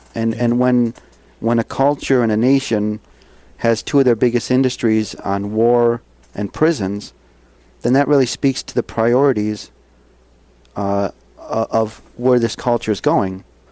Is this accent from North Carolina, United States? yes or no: no; Buffalo, New York, United States; Well, I grew up in Buffalo, you know, working class Catholic. So I grew up within the Christian and specifically Catholic way of understanding religion.